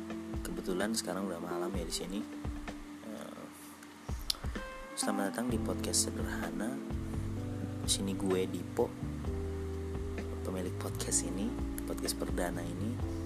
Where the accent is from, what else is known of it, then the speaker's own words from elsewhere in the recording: Kupang, East Nusa Tenggara, Indonesia; Tapi mungkin dikemas dengan cara pandang kita, anak Kupang, teman-teman dari Kupang.